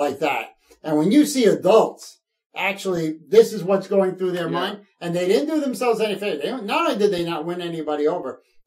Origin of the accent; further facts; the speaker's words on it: New York City, New York, United States; I grew up in Greenwich Village.